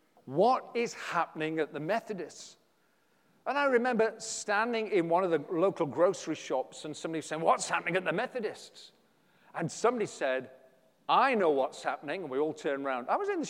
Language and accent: English; England, United Kingdom; We're English. We live in Southwest Sheffield.